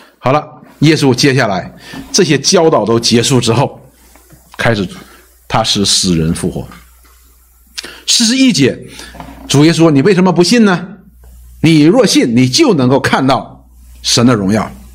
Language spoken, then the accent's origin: Chinese; China; 我们中国人叫五千年的文明